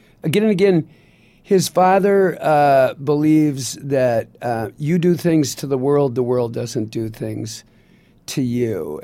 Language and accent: English; Midwest, United States; I'm from the Midwest.